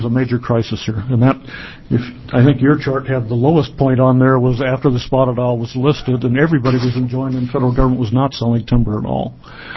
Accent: Arizona, United States; I grew up in Arizona. My forester degree is from Arizona.

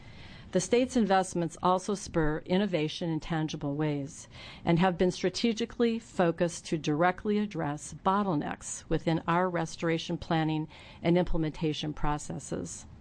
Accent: Oregon, United States; I was born and raised in Oregon, and fully half of my career has been in the state of Oregon

